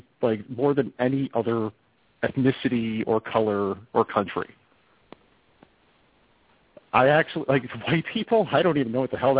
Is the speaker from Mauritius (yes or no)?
no; Canada; I mean, I'm Canadian. I don't even follow basketball at all.